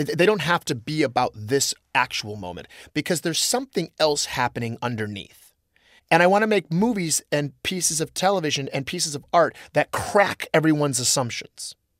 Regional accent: Midwest, United States; I'm from the Midwest, so I always assumed, well, I have to think badly of myself because that's being humble.

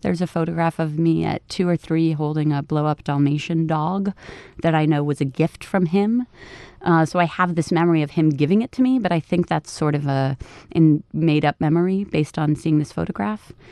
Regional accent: New York City, New York, United States; So, growing up in the Chelsea was, it's funny because everybody thinks of it as this wild and probably inappropriate place to raise a child

